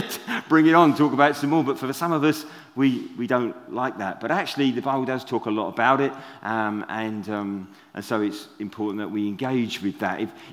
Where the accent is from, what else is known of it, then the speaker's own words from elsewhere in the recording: United Kingdom; Being a British Christian, talking about money, and we don't like talking about money